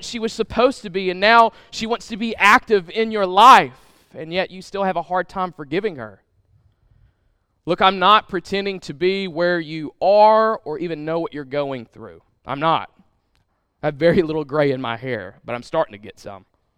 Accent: Crossett, Arkansas, United States; I'm from Crossett, Arkansas. I attended Crossett High School.

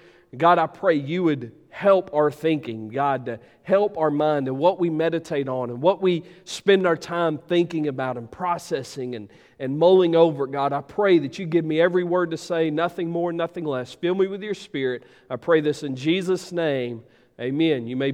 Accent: Ratcliffe, Arkansas, United States; Look, I grew up in Ratcliffe, Arkansas. I'm just me.

